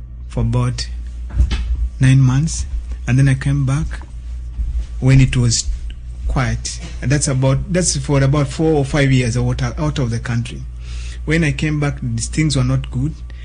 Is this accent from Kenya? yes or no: yes; Kenya; I grew up during Kenyatta time.